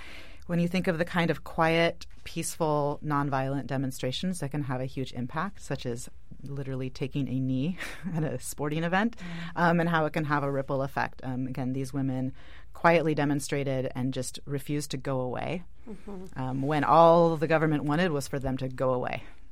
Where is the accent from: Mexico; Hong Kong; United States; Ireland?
United States; because I'm an American. I have a very limited perspective.